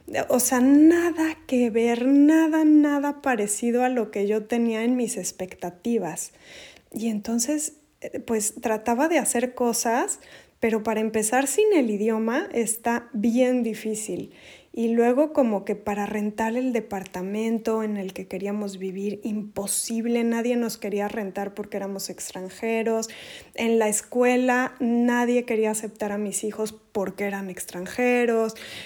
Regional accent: Mexico; moved away as an adult; Yo soy de México, pero un buen día, de pronto nos íbamos a venir a vivir a Europa.

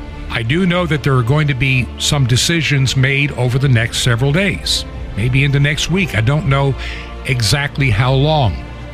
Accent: New York, United States; born there; I was born in New York State when it was considered the Empire State.

